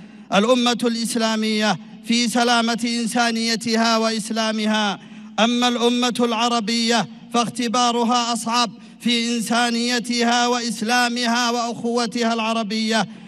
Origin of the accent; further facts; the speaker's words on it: Yemen; وهنا نعلن نحن كشعب يمني عن تمسكنا بموقفنا المتقدم